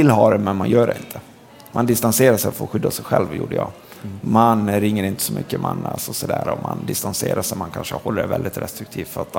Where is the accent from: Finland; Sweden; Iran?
Sweden; Dalarna County; Det är en jävligt svår fråga för mig eftersom jag är dalmas och gillar choklad.